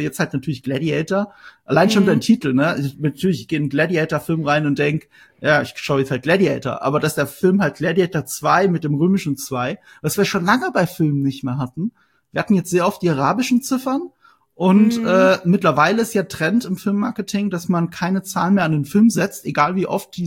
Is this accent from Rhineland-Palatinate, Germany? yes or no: yes; Rhineland-Palatinate, Germany; Also ich bin halt aus Rheinland-Pfalz.